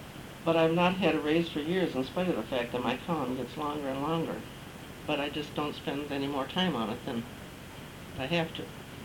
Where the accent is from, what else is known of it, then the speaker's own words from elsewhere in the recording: International Falls, Minnesota, United States; born there; Well, I was born in International Falls